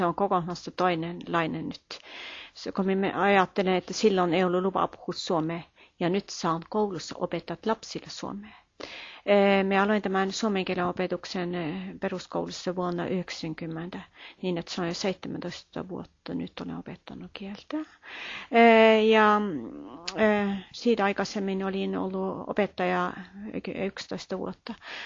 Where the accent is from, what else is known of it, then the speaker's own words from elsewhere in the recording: Norway; Minä olen kotoisin tuolta Mouruniemestä. Mouruniemi on 19 kilometriä Pysyövestä ulospäin.